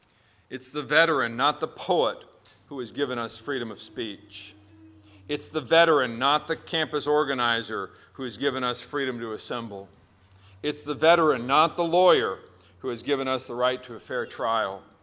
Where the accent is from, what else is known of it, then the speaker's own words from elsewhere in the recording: Virginia, United States; I grew up in Virginia, and we got a lot of statues around there.